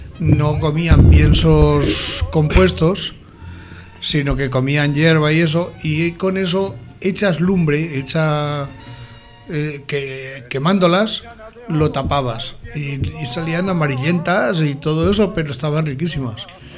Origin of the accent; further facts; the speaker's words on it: Santa María del Campo Rus, Castilla-La Mancha, Spain; porque soy natural de Santa María del Campo Rus.